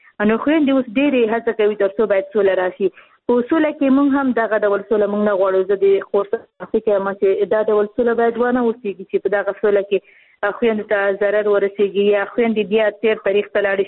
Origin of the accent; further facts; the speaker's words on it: Khost, Afghanistan; ځکه چې زه خپل د خوست یم